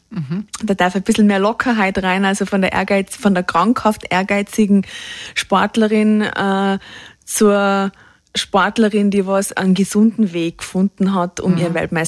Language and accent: German; Tyrol, Austria; Und ich habe damals wirklich diese Schönheit eigentlich entdeckt, in der ich leben darf. Und wir alle da in Tirol.